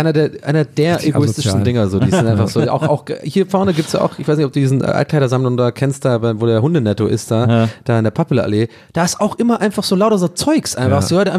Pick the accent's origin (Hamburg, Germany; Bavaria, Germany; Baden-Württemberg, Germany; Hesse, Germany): Baden-Württemberg, Germany; Tübingen; aber kennt ihr noch, bei uns in Tübingen gab es diese Komposthaufen.